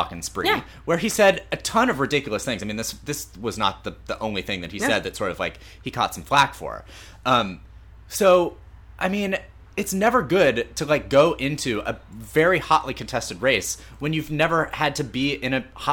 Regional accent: Iowa, United States; it's Iowa, my home state, and in the latest Des Moines Register poll

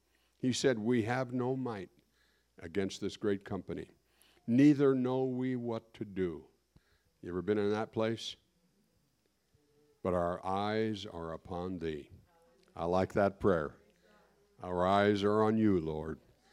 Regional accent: Hoonah, Alaska, United States; moved away as an adult; I want you to consider going to Hoonah. Well, that's my hometown. I'm 20 years old. And go back and be the pastor there.

